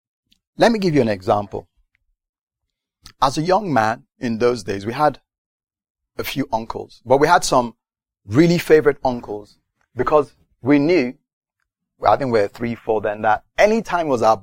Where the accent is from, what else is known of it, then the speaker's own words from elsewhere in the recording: United Kingdom; I'm British, by the way, if I were an American, this is how I'd be walking. But, you know, we Brits, we don't walk like that.